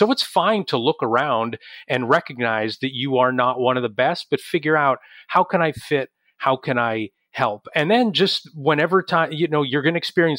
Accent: Erie, Pennsylvania, United States; Gannon University in my hometown of Erie, Pennsylvania.

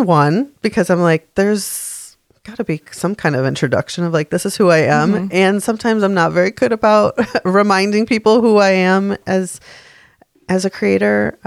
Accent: Rochester, New York, United States; I grew up in Rochester. My dad worked at Kodak.

